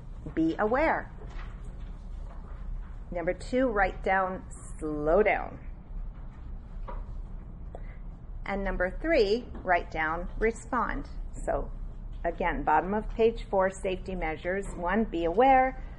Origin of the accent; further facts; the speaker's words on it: Alberta, Canada; also born or lived in Minnesota, United States / Ontario, Canada; I grew up in really cold country. Okay, I was born in Minnesota. That gets cold. Then we moved to Alberta, Canada. That gets really cold. And then we moved later to Ontario, Canada.